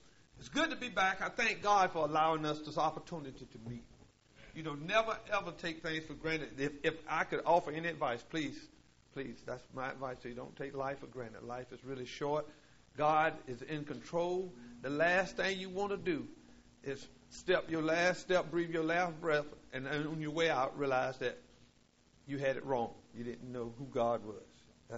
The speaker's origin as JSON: {"language": "English", "town": "Willard", "region": "North Carolina", "country": "United States", "said": "Not me. I'm from Willard, North Carolina."}